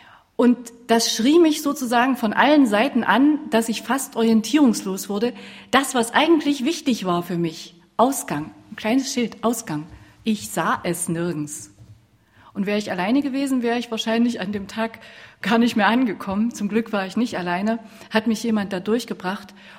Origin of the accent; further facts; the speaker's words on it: East Germany, Germany; Ich bin ja ein waschechter Ossi.